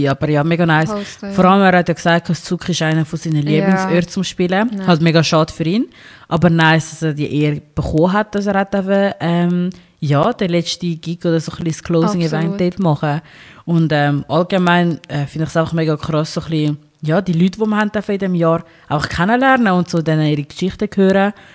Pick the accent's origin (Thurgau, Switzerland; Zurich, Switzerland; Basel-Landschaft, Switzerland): Zurich, Switzerland; vor allem eben ich als Zürcherin